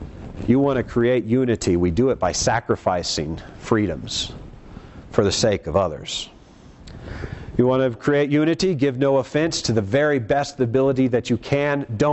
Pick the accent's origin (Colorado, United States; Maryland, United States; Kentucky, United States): Colorado, United States; Colorado Springs; We are all Americans. That's a body. We're all from Colorado Springs.